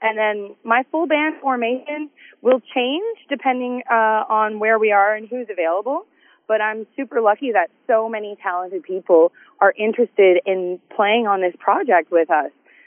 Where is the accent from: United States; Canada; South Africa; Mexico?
Canada; But I love being Canadian and being able to come home.